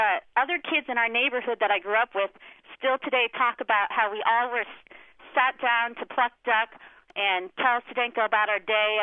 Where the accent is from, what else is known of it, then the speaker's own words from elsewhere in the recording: Portland, Oregon, United States; growing up in Northwest Portland in the 70s, there were a lot of artists.